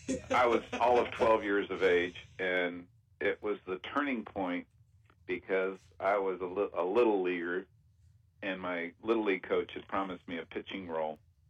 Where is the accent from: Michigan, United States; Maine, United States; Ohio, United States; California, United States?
California, United States; Carmel; I grew up and born and raised in Carmel, California. So Pebble was my home course.